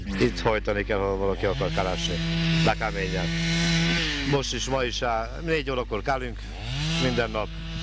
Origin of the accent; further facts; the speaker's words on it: Koppányszántó, Tolna, Hungary; Koppány Szántorról vagyunk, kisiparosok, termeljük az erdőt a Szakcsi téjásznak, vállalkozásban.